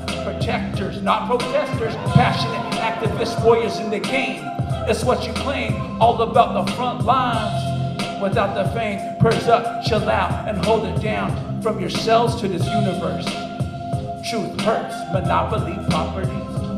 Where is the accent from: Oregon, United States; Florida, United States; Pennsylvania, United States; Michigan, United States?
Oregon, United States; Eugene; I'm also from the city of Eugene. This is my hometown also.